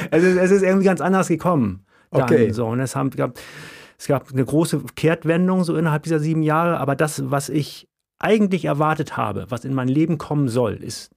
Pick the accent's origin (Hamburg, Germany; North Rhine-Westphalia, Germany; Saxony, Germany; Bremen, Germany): Hamburg, Germany; Ja, das ist wichtig zu wissen, weil genau, ich komme aus dem Flachland.